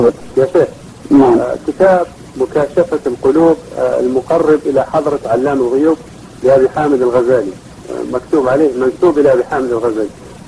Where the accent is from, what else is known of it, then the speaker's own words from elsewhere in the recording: Libya; ومشروع الجواز عندنا أنا كان نسيت من ليبيا يا شيخ